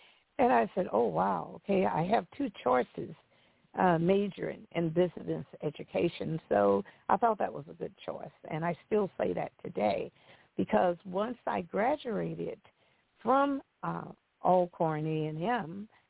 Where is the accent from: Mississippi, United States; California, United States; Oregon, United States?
Mississippi, United States; born there; But just to let you know that I was born in Mississippi, and I always had dreams.